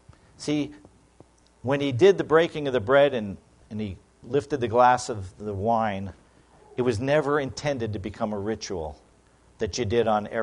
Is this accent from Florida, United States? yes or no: yes; Florida, United States; I grew up in South Florida, and I never grew up to be, I don't know what you would call it.